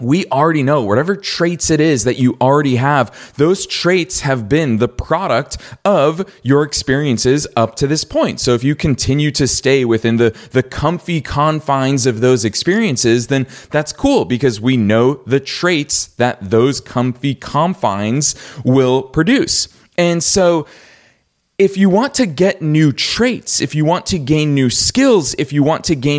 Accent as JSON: {"language": "English", "town": "Boston", "region": "Massachusetts", "country": "United States", "tie": "born or raised there", "said": "I grew up in Boston, I went to college in Boston, I started my first two businesses in Boston"}